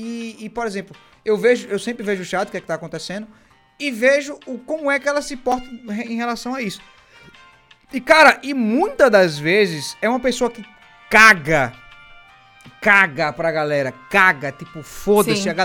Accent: Northeast Region, Brazil; é porque eu sou nordestino, não ter essas linguagens assim abruptas, eu não conheço. Eu peço até desculpa por ser da região que não tem água do Nordeste.

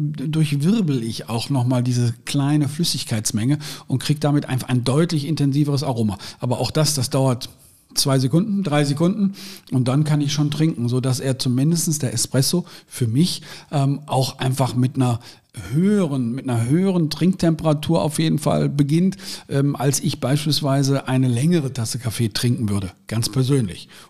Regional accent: Cologne, North Rhine-Westphalia, Germany; Also ich bin gebürtiger Kölner aus der Südstadt, also hier die Ecke rum.

